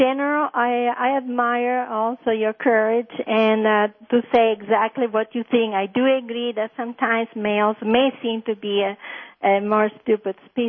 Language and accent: English; Messina, Sicily, Italy; I was born in Messina, but I'm familiar with all of Italy. My mother is from the north and my father from the south.